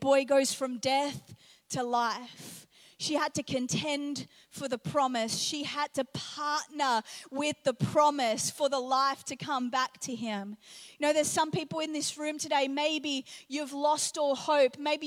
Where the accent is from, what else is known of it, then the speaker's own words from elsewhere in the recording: New Zealand; also born or lived in England; I was born in England and spent my childhood in New Zealand.